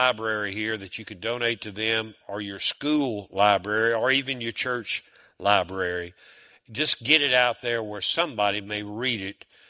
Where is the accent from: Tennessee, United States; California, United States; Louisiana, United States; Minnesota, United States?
Louisiana, United States; Shreveport; I grew up in Shreveport, Louisiana. Now, y'all know where that is.